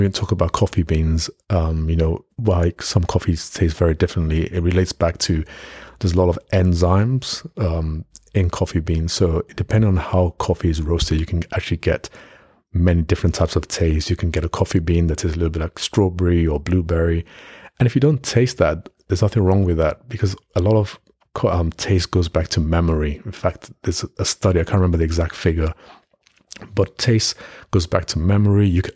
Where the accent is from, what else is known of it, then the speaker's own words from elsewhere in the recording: Nigeria; Even when I was younger, growing up in Nigeria, I think before I was 10 years old, I was already baking cakes with my mum.